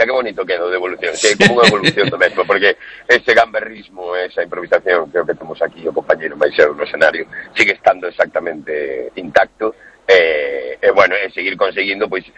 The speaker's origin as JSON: {"language": "Galician", "town": "A Coruña", "region": "Galicia", "country": "Spain", "said": "eu porque son da Coruña terei que ser de algún"}